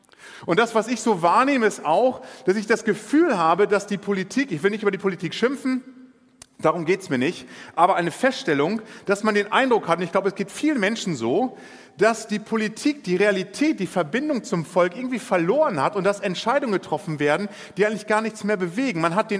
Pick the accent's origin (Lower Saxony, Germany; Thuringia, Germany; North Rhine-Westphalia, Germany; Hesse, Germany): Lower Saxony, Germany; Ich komme ursprünglich aus der Landwirtschaft und bin immer noch so ein bisschen mit Landwirtschaft verbunden und erlebe gerade im norddeutschen Raum, aus Ostfriesland, wo ich gerade herkomme